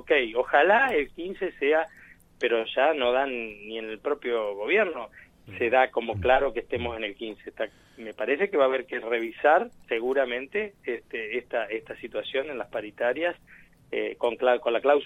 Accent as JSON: {"language": "Spanish", "country": "Argentina", "said": "sino como argentino"}